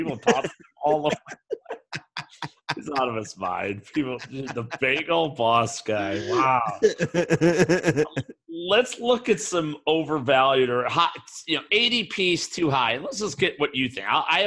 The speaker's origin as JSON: {"language": "English", "town": "Chicago", "region": "Illinois", "country": "United States", "tie": "born or raised there", "said": "I'm a Chicago, I grew up in Chicago, so I'm a Bears fan."}